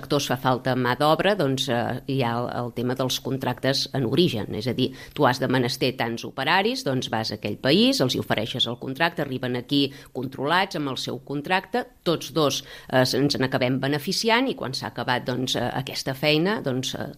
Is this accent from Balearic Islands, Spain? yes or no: no; Ripoll, Catalonia, Spain; also born or lived in Vic; Sí, però per pura casualitat, al cap de dos dies ja tornava a ser Ripoll, no? No és que sigui biguetana d'origen, no.